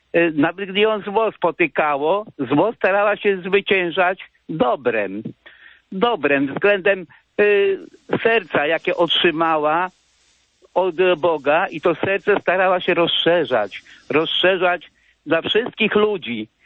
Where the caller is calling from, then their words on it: Masovian Voivodeship, Poland; jestem z okolic Radzymina.